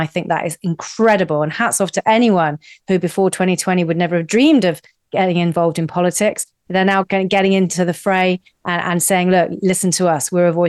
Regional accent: United Kingdom; I think we will do this by stealth because we're very British. We have manners. We do this the British way.

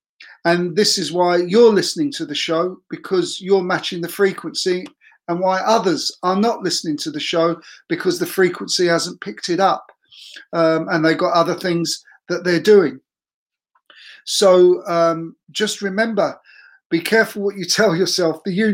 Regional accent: London, United Kingdom; now in Vienna, Austria; I'm originally from London in the UK, and I'm broadcasting here on Podbean from Vienna, Austria.

